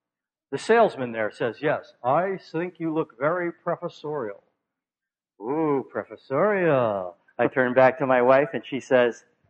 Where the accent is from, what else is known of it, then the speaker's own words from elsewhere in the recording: New York City, New York, United States; And works best in my hometown, where I grew up in New York City.